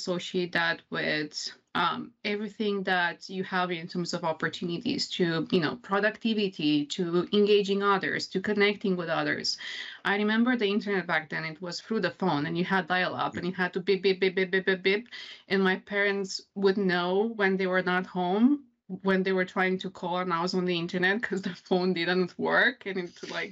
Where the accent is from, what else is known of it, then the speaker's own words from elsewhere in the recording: Romania; now in London, United Kingdom; So I'm originally from Romania. That's the name with too many vowels for most people to pronounce. And I've been in the UK now for about 4 years in terms of living here. And I'm currently based in London.